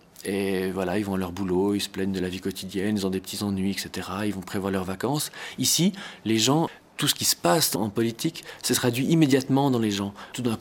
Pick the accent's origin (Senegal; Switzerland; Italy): Switzerland; Quand on vient de Suisse et qu'on a vu comment c'est difficile en Suisse de changer la constitution